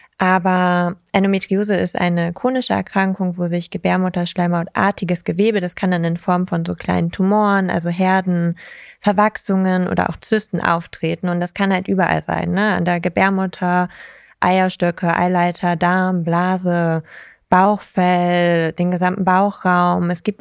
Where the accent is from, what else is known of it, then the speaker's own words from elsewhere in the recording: Lower Saxony, Germany; Ja, ich bin ja in Ostfriesland groß geworden